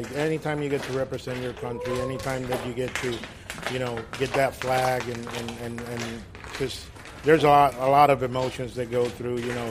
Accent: San Pedro de Macorís, Dominican Republic; also born or lived in New York; But I lived my whole life in Dominican Republic in San Pedr

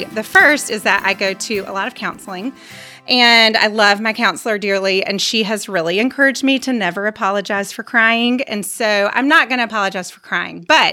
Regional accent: Vestavia Hills, Alabama, United States; I grew up right here in Vestavia

